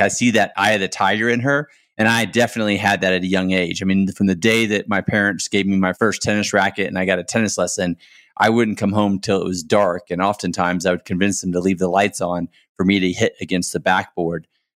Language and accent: English; Texas, United States; You know, I grew up in Texas, and you know, I think anyone who grows up in Texas that leaves